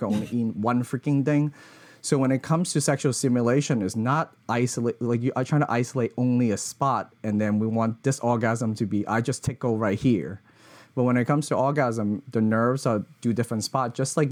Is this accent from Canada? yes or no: no; Hong Kong; English is a second language; So as nerdy as I am, like growing up in Hong Kong, like the East is really love teaching people how to experience the world